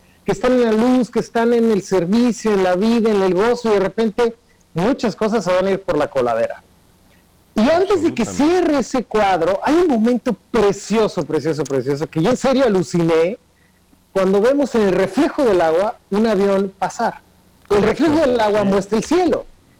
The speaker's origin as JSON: {"language": "Spanish", "country": "Mexico", "said": "si somos mexicanos, y más o menos crecimos Roberto y yo en las mismas colonias"}